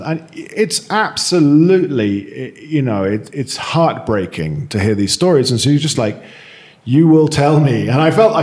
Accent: London, United Kingdom; I'm from London.

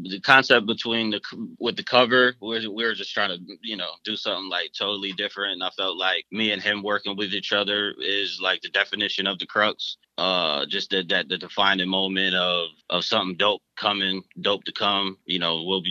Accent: Syracuse, New York, United States; now in Atlanta, United States; because I'm originally from Syracuse, New York. Once I moved to Atlanta

